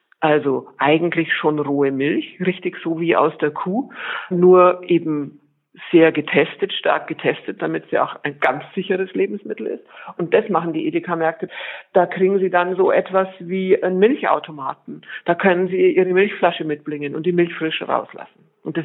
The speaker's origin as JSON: {"language": "German", "region": "Bavaria", "country": "Germany", "tie": "born or raised there", "said": "eine Rinderrasse aus meiner Heimatregion, Zugspitze, also ganz Süddeutschland"}